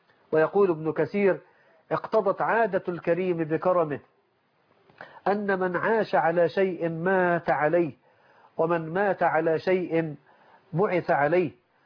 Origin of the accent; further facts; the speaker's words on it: Mansoura, Dakahlia, Egypt; أن رجلا من مدينة المنصورة من مدينتي